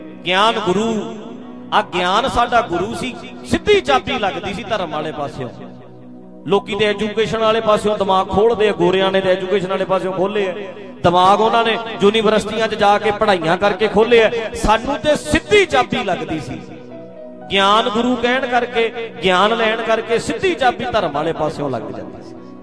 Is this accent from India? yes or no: yes; Dhadrian, Punjab, India; ਮੇਰੇ ਪਿੰਡ ਢੱਡਰੀਆਂ, ਆਪਣਾ ਤੇ ਨੇੜੇ ਹੀ ਪਿੰਡ ਆ, ਇੱਥੇ ਨਾਲ ਬੁਲਾਡੇ ਦੇ ਨੇੜੇ ਪੈ ਜਾਂਦਾ ਆਪਣਾ ਪਿੰਡ, ਤੇ ਸਾਡੇ ਉੱਥੇ 4 ਪਿੰਡ ਜਿਹੜੇ ਆ ਪਾਕਿਸਤਾਨੋਂ ਆਏ ਲੋਕਾਂ ਦੇ ਆ